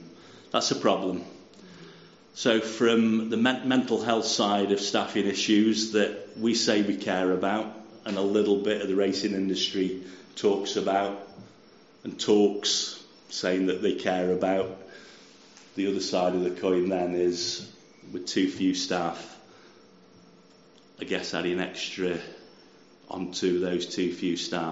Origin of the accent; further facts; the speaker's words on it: Stoke-on-Trent, West Midlands, United Kingdom; So I'm from Stoke-on-Trent.